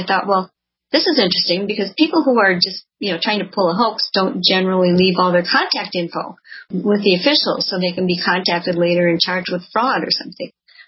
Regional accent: Elkhorn, Wisconsin, United States; people around my hometown of Elkhorn, Wisconsin, were saying there was something out on a country road called Bray Road

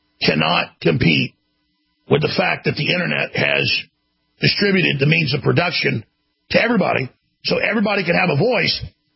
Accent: Dallas, Texas, United States; I was growing up in Dallas, and the only place you could get beer was a black neighborhood.

